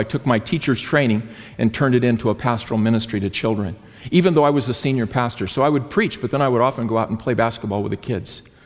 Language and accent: English; New Mexico, United States; English is a second language; I spoke one, I'm from New Mexico, so English is not that great for me.